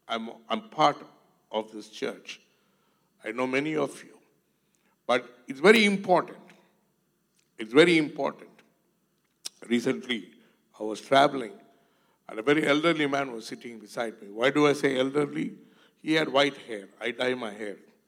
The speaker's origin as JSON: {"language": "English", "country": "India", "said": "I'm an Indian. So he started telling me about some cities in India where he just landed, took off."}